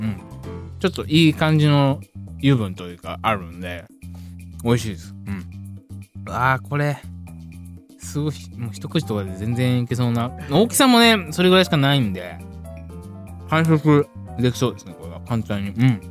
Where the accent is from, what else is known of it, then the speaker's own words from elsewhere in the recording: Kyoto, Japan; あのあと僕地元の京都に帰ってたりとかしてて